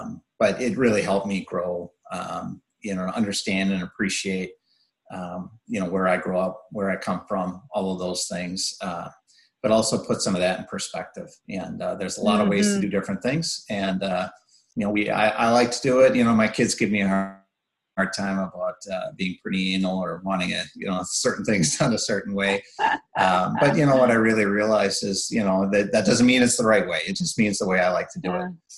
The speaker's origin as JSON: {"language": "English", "region": "Minnesota", "country": "United States", "tie": "born or raised there", "said": "You know, I'm born and raised in Minnesota, and, you know, I really hadn't traveled much at all."}